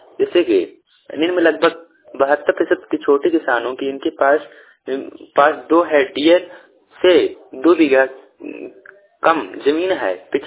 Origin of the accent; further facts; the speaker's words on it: Chitrakoot, Uttar Pradesh, India; चित्रकूट का रहने वाला हूँ, एक मैं किसान भी हूँ।